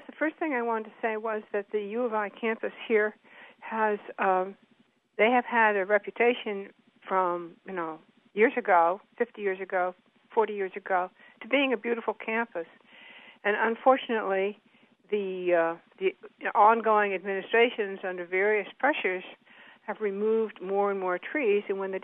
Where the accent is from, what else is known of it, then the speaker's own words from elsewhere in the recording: Schenectady, New York, United States; When I was growing up in Schenectady